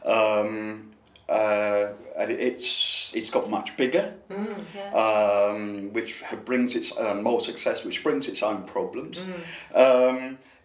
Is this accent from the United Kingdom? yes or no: yes; Hastings, South East England, United Kingdom; born there; So I was born in Hastings.